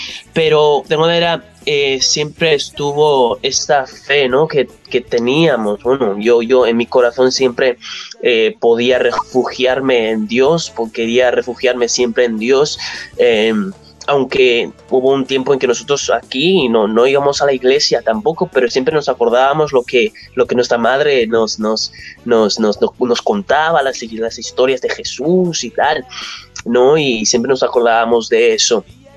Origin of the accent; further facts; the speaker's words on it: Accra, Greater Accra, Ghana; born there; Spanish is a second language; Nace en Ghana, yo nací en Ghana, Accra.